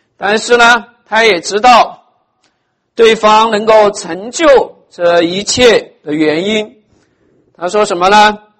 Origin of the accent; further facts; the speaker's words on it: China; now in United States; 我们从中国来到美国，从东方来到西方